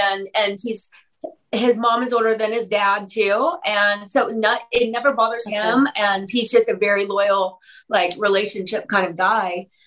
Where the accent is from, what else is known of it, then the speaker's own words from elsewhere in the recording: Indiana, United States; Like, I'm from Indiana, tiny little farm town